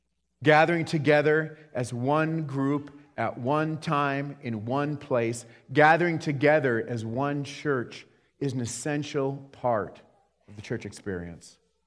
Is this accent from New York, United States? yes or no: no; Missoula, Montana, United States; And maybe you think, well, we're from Missoula.